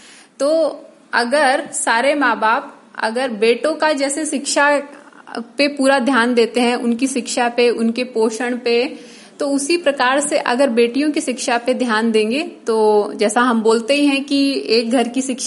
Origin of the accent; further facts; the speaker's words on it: Jaipur, Rajasthan, India; मैं राजस्थान जयपुर की निवासी हूं बेसिकली, लेकिन मेरी पूरी शिक्षा 12वीं के बाद में राजस्थान के बाहर ही हुई है, कानपुर में हुई है